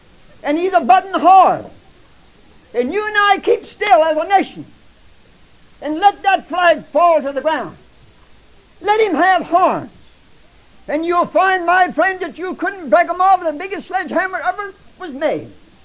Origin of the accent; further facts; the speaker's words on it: United States; I'm an American citizen, and I'm proud to have this golden opportunity of saying a word.